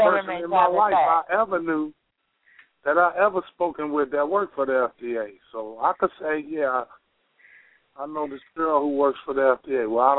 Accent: Chicago, Illinois, United States; But yeah, I'm from Chicago.

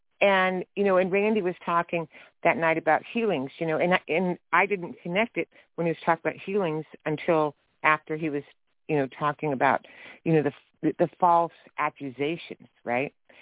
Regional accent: California, United States; Now I was raised in California. We met back East in Tennessee, but I was raised in California.

